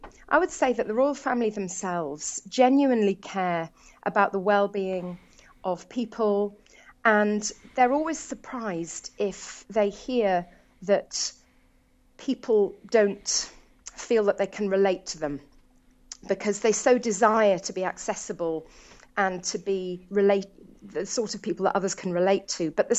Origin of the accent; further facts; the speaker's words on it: London, United Kingdom; Well, I'm from London, England, and we have very cold weather still here